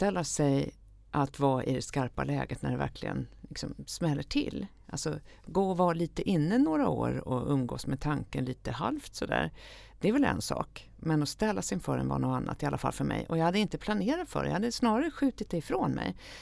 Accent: Sweden; Ja, men som svensk är man så van vid att man tar det lugnt när man ska gå över gatan till exempel

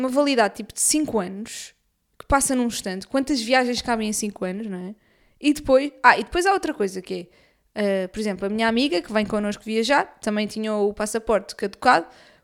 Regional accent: Portugal; Eu sou portuguesa, Francisco.

